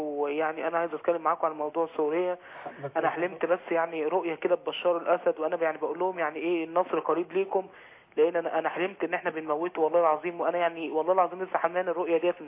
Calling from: Beni Suef, Beni Suef Governorate, Egypt; احنا هنا من بني سويف

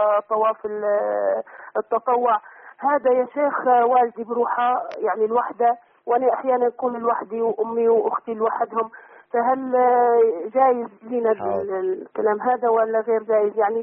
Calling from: Libya; أنا من ليبيا يا شيخ، عندي سؤال لو سمحت

